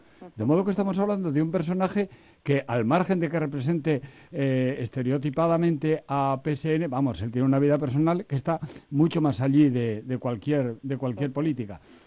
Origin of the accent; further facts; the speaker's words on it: Navarre, Spain; Ya. Bueno, yo en primer lugar tengo que decir que estoy un poco celoso de Ainhoa porque parece que es la única navarra en esta sesión y no, señor, yo también soy navarro, ¿eh, Ainhoa?